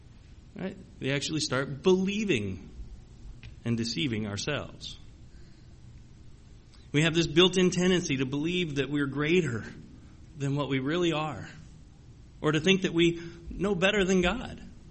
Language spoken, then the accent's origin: English; Arizona, United States; You know, as growing up in Arizona and going to school, we were exposed to many of the different Indian cultures that were throughout Arizona